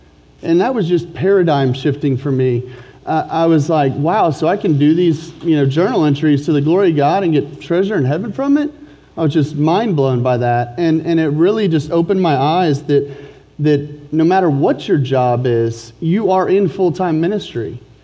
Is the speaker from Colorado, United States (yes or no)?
no; Dallas, Texas, United States; And so I grew up here in Dallas, and I had strong Christian parents